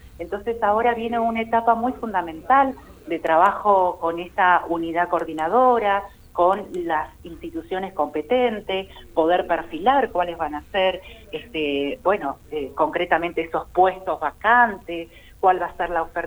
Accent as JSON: {"language": "Spanish", "region": "Salta", "country": "Argentina", "moved": "as an adult", "lives_now": "Buenos Aires, Argentina", "said": "cuando me vine de Salta a Buenos Aires"}